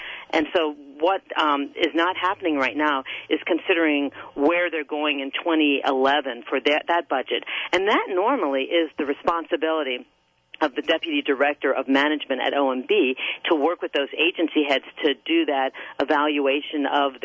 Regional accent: United States; I am an American who is an optimist. I believe in our country

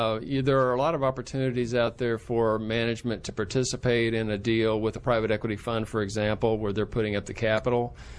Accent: Kansas, United States; I grew up in Kansas.

